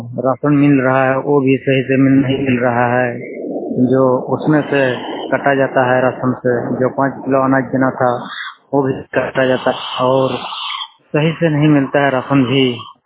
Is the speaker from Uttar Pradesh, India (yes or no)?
no; Bokaro, Jharkhand, India; और मैं रहने वाला राली का मेरा गांव का पोस्ट पेड थाना पेड जिला बोकारो झारखंड।